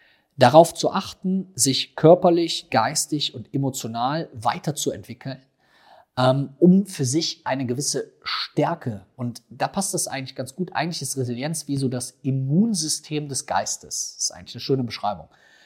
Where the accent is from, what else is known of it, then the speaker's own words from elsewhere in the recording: Rhineland, Germany; wie man bei uns im Rheinland sagt